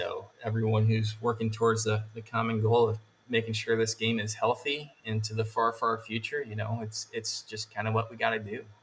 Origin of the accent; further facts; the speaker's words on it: St. Louis, Missouri, United States; moved away; in St. Louis, Missouri. That's my hometown, and I'm finally going back home after over 20 years